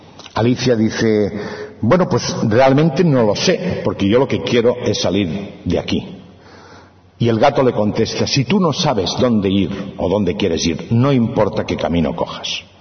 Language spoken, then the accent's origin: Spanish; Manresa, Catalonia, Spain; yo soy de Cataluña, la Cataluña interior, la Cataluña profunda, Manresa concretamente, y desde allí pues yo recuerdo en mi infancia pues el transporte con caballos.